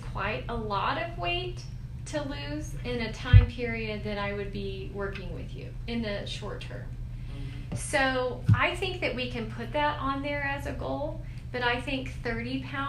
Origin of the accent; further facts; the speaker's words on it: Texas, United States; Yeah, I'm from Texas. I grew up there.